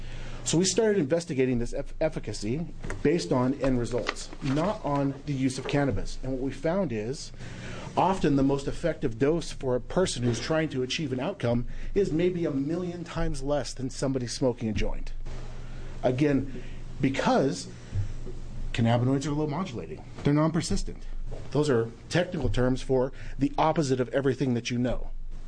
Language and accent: English; Oregon, United States; I'm from Lane County, Representative Olson's district.